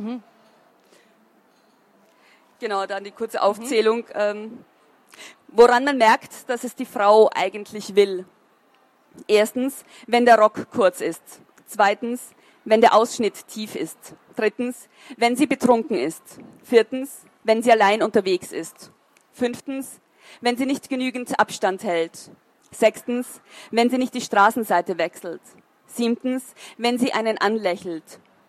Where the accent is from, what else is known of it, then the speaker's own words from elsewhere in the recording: Burgenland, Austria; Also am Land, in meinem Dorf, in meiner Heimatgemeinde wurde ich noch nicht eingeladen.